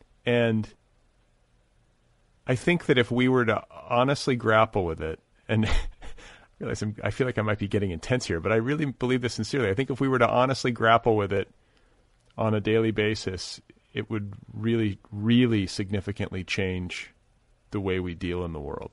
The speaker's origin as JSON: {"language": "English", "region": "Midwest", "country": "United States", "said": "we're both from the Midwest, I'm this, I'm that."}